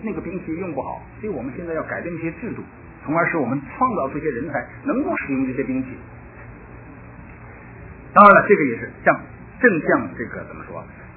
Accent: China; 我们从大陆来的人都看过这个甲午海战的

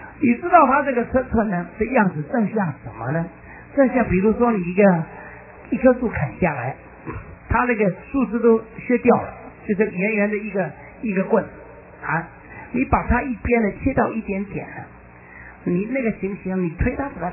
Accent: China; 那诸位弟兄姐妹，连我们中国人都有啊

